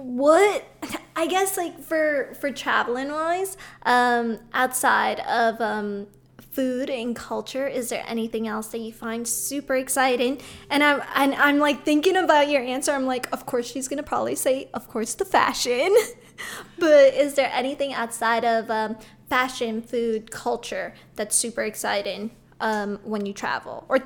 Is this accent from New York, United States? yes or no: yes; Far Rockaway, New York, United States; New York. There is like where I grew up in Far Rockaway.